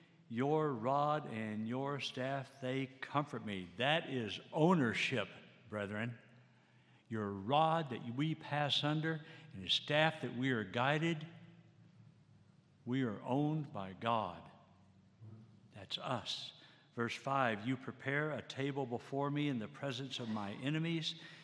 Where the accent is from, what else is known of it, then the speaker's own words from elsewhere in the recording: Texas, United States; I was born and raised in Texas. Thank you for not holding that against me.